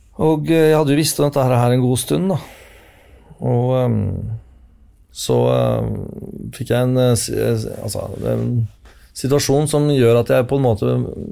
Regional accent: Finnskogen, Innlandet, Norway; jeg vokste opp på Finnskogen. Jeg var 2 år gammel når vi flyttet opp til Finnskogen

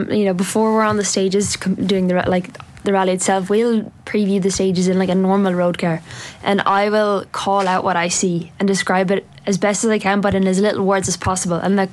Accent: Galway, Connacht, Ireland; I'm from Galway

